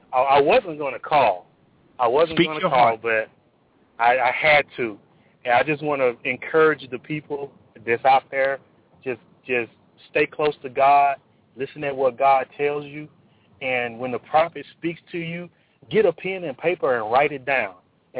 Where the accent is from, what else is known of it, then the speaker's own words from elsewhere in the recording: Fort Worth, Texas, United States; I am from Fort Worth, Texas.